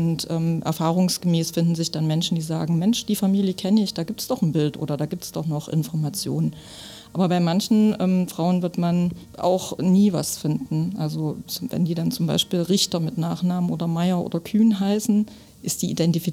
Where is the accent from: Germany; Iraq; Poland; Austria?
Germany; Gotha, Thuringia; Wenn ich es jetzt mit Gotha, meiner Heimatstadt, vergleiche, auf jeden Fall viel besser.